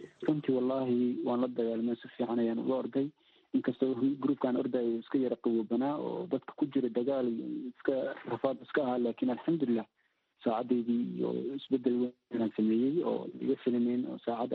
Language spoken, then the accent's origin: Somali; Dinsoor, Bay, Somalia; born there; Waxaan ku dhashay degmada Diinsar ee gobolka Bay